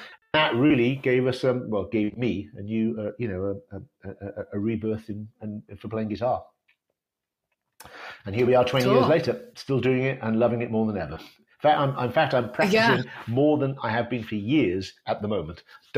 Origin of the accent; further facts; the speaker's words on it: Wales, United Kingdom; There's one American, I'm Welsh, Rick's English, the keyboard player is Scottish.